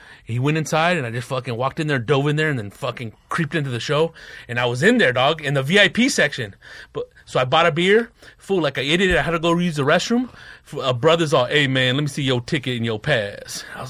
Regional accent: California, United States; I'm from Southern California, dude.

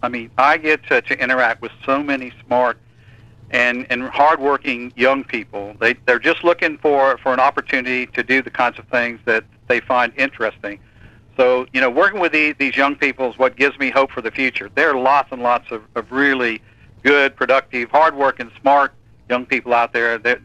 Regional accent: Fort Walton Beach, Florida, United States; I grew up in Fort Walton Beach, Florida, here on the Gulf Coast, and I used to spend a lot of time snorkeling and looking around.

